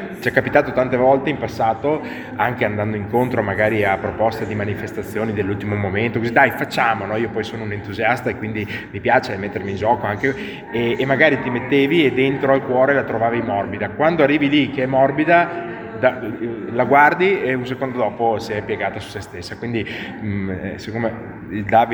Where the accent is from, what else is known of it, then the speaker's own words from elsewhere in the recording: Veneto, Italy; io vengo dal Veneto, quindi terra del Canova